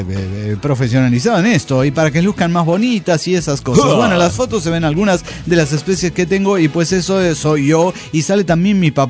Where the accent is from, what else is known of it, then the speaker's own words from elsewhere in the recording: Morelia, Michoacán, Mexico; de Morelia, Michoacán.